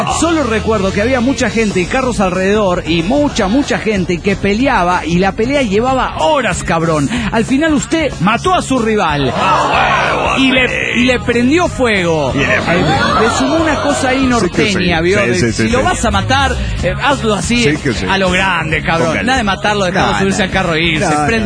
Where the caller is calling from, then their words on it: Lima, Peru; de Lima, Perú.